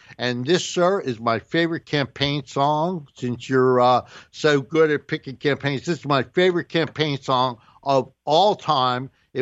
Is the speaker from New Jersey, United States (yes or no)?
yes; New Jersey, United States; Yeah, well, I'm from New Jersey, so don't get me started. That's where I grew up, you know.